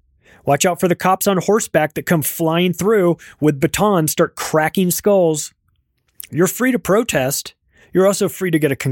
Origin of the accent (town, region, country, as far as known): California, United States; born or raised there; moved away as an adult